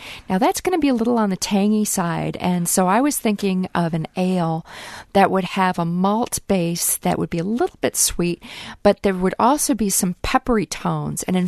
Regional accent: Wisconsin, United States; accent: Wisconsin; It's probably with my Wisconsin accent superimposed. But definitely, I think we're lucky to live in Wisconsin where we have so many wonderful craft beers.

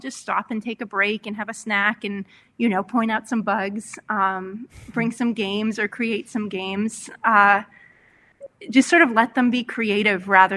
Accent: California, United States; born or raised there

